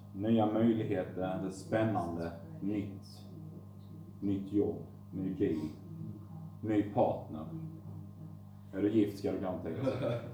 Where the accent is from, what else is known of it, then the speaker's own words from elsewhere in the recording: Mörrum, Blekinge, Sweden; från Mörrum.